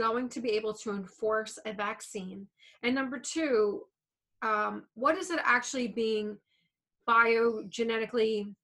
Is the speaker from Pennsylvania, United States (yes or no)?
yes; Pennsylvania, United States; now in Florida, United States; I'm originally from Pennsylvania. We live in Florida now